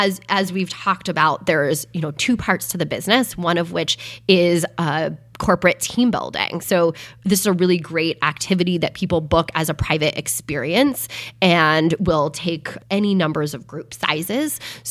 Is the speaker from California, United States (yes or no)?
yes; California, United States; growing up in Silicon Valley in the Bay Area